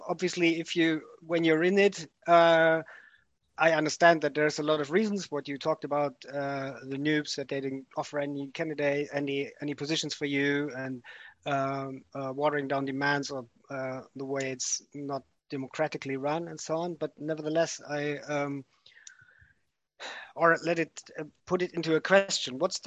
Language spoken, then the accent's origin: English; Darmstadt, Hesse, Germany; English is a second language; I'm from Darmstadt in Germany with Lernen im Kampf.